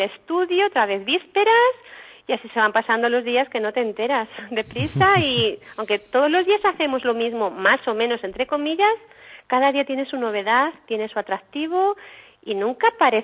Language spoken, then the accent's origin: Spanish; Socuéllamos, Castilla-La Mancha, Spain; yo soy de Socuéllamos